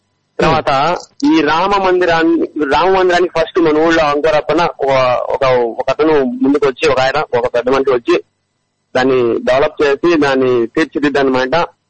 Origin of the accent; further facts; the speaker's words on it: Chenghiz Khan Peta, Andhra Pradesh, India; Actual first Singanna సాని పేట మా ఊరు పేరు. సింగన్న సాని, ఈ కొండవీళ్ళు రెడ్డి రాజులు పరిపాలించే కాలంలో మా ఊరు పేరు సింగన్న సానిపేట అండి.